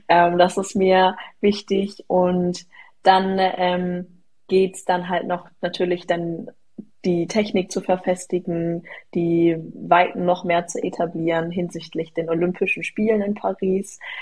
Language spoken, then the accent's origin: German; Karlsruhe, Baden-Württemberg, Germany; Aber es wird sehr, sehr wahrscheinlich einen Wettkampf sogar hier in meiner Heimatstadt geben.